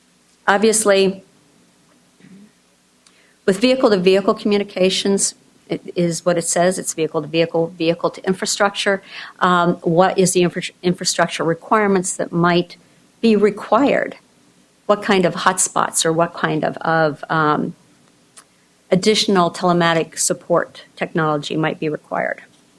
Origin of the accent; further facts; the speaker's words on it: East Coast, United States; I grew up on the East Coast.